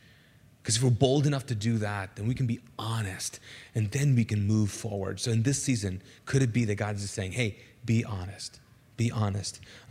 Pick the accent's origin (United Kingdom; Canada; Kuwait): Kuwait; English is a second language; So I'm Pakistani, those of you who don't know. Pakistani, born and raised in Kuwait. Woo! English is not my first language.